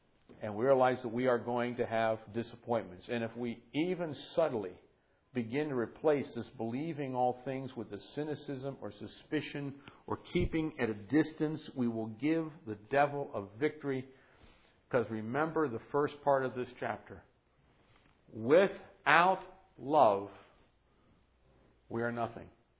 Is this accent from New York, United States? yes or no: yes; New York, United States; Isn't that kind of the foundation of being a New Yorker? We don't trust anybody.